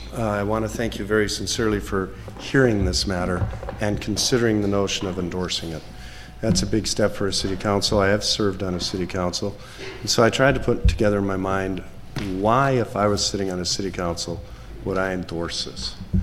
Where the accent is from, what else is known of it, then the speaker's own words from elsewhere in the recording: Midwest, United States; I didn't grow up here. I grew up in the Midwest.